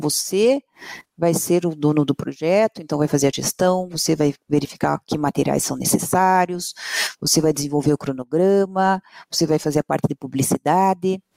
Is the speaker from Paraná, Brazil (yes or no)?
yes; Curitiba, Paraná, Brazil; Eu sou curitibana, então paranaense nata.